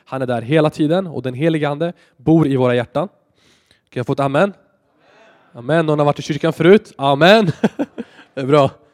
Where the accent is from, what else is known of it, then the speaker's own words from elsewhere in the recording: Stockholm, Stockholm County, Sweden; 22 år gammal. Jag leder outreach, jag är från Stockholm